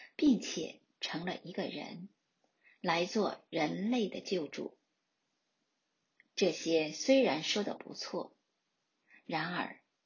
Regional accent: Yantai, Shandong, China; 请你想想看，他的家乡在福州，我的家乡在山东烟台。

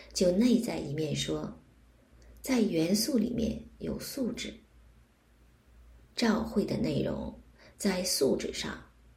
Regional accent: Yantai, Shandong, China; 我在中国烟台市长大，在烟台有英国的教会。

